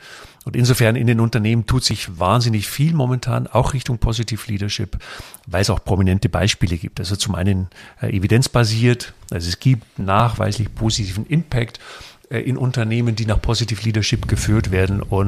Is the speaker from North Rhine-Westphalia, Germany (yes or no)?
no; Bavaria, Germany; ich komme aus dem Bayerischen Wald